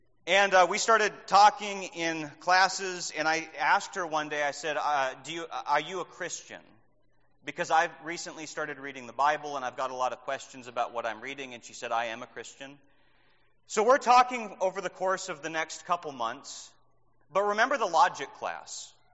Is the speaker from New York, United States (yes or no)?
no; Minnesota, United States; I'm a northerner from Minnesota, so I say you guys. Might eventually change that, I don't know.